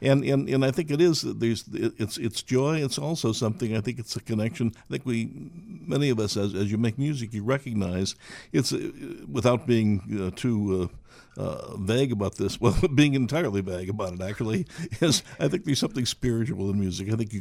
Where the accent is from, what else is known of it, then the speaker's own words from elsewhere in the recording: New York, United States; now in Chicago, United States; I normally don't tell people I came from New York.